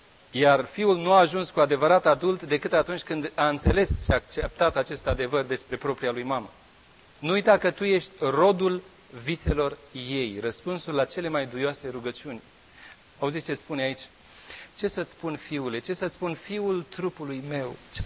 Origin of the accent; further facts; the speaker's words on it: Bucharest, Romania; eu eram din București, puteam să stau acasă.